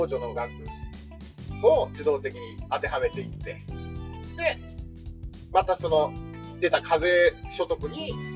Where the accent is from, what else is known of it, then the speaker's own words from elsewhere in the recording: Kanto, Japan; 地元の関東だったら関東税、関東税務、関東市、関東甲信越なん税